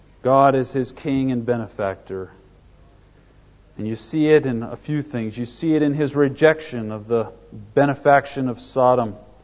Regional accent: California, United States; Growing up in California, we had dogs, and I had a number of trouble with bugs and insects and so forth, and vermin even in our house.

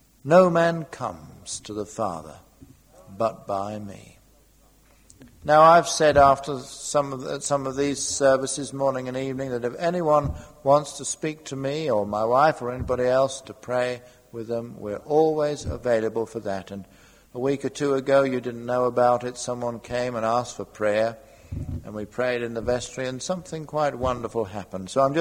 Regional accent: Scotland, United Kingdom; because we're British or Scottish, all will be well

